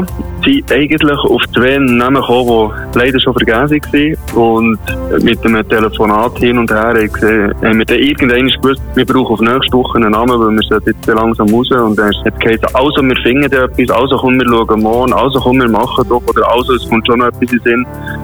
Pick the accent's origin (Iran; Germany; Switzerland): Switzerland; Bern; Also ich bin Berner, er ist Luzerner